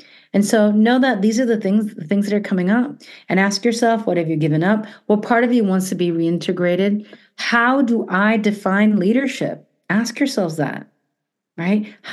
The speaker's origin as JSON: {"language": "English", "town": "New York City", "region": "New York", "country": "United States", "tie": "born or raised there", "also_born_or_lived": "Miami", "said": "the ones that I grew up with in New York City and in Miami as well."}